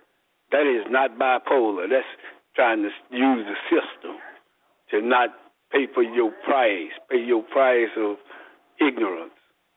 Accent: Bonton, Texas, United States; I'm from Bonton, Texas. Yeah, the true home of Bonton.

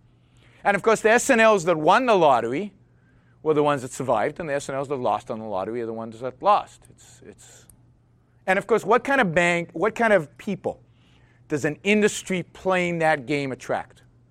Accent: California, United States; I'm from California, so $1 million is like buys you a little home.

